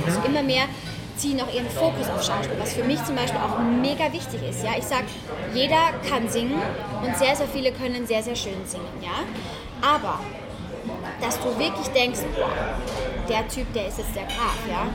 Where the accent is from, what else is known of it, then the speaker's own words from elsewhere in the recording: Austria; now in Germany; das ist bei uns in Österreich eine Großstadt, ja?